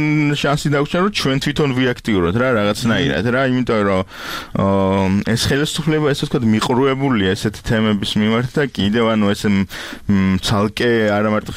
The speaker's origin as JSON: {"language": "Georgian", "region": "Tbilisi", "country": "Georgia", "said": "გადავარჩინო თბილისი და აი ჩვენ თბილისელები ვართ."}